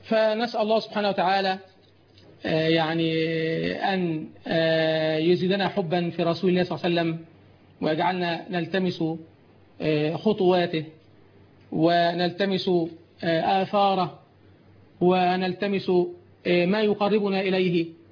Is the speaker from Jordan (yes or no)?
no; Egypt; اللهم اجعل بلدنا مصر بلد أمن وأمان